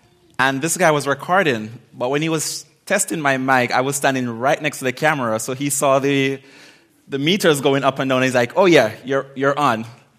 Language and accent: English; Central Jamaica, Jamaica; I'm from Jamaica, by the way, Central Jamaica. So I don't speak the real bad patois or broken English.